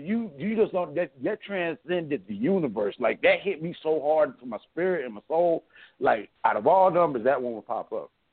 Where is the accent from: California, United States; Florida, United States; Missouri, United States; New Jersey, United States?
Missouri, United States; St. Louis; I was born in St. Louis. My foot was caught in my mama's rib. She had to have a C-section for me to get through here. I lived in St. Louis. I'm St. Louis personified.